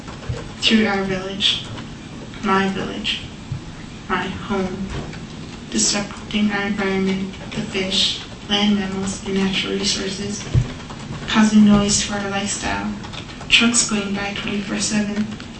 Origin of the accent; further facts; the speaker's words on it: Petra Bay, Alaska, United States; I'm half Delina Athabaskan and half Yupik Eskimo. I am from Petra Bay, Alaska, on Lake Eliana, roughly 175 miles southwest from Anchorage.